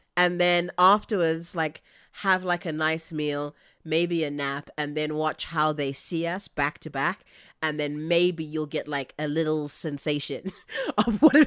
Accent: South Africa; I come from South Africa, so I do have an understanding of segregation and what that feels like.

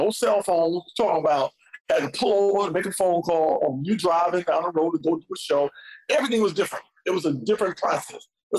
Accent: New York, United States; So I got lucky, man, in that process, you know, growing up in New York, of course.

